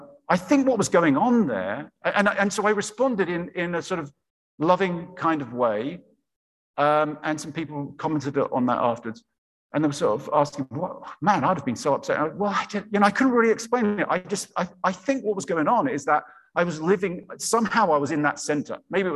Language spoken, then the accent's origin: English; England, United Kingdom; moved away as an adult; also born or lived in Cincinnati, United States; used to be a pastor in Cincinnati, Ohio, spent some really wonderful 7 years there, and then went back to England, my home country